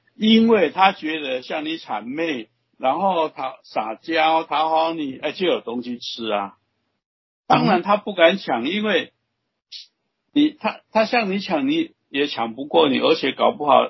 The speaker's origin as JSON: {"language": "Chinese", "country": "China", "said": "尤其是我们中国人养这些狗"}